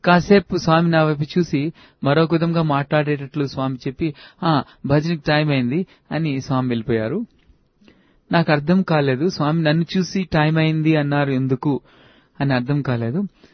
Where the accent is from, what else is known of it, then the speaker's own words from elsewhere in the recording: Saluru, Andhra Pradesh, India; మాది విజయనగరం జిల్లాలో సాలూర్ అనే ప్లేస్ ఉండేది.